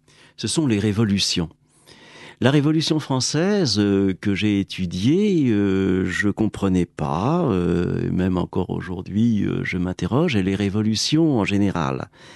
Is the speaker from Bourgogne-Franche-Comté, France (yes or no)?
no; Rouen, Normandy, France; born there; Je suis né en 1941 à Rouen.